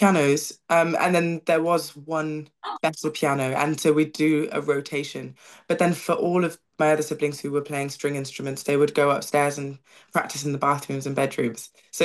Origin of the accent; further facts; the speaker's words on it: Nottingham, East Midlands, United Kingdom; Oh my gosh, yeah. Nottingham is great.